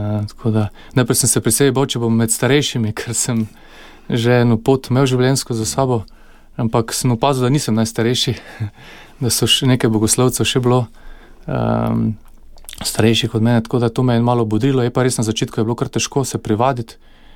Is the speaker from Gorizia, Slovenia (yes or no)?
no; Maribor, Drava, Slovenia; Jaz sem se rodil na Sveti večer pred 40 leti v Mariboru. Bili smo potem na različnih lokacijah po mestu. Osnovno šolo sem tudi v Mariboru obiskal.